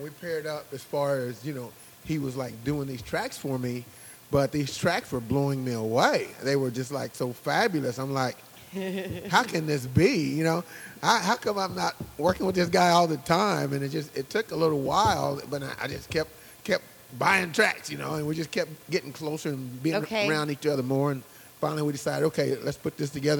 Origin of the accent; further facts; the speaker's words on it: Kansas, United States; I'm from Kansas.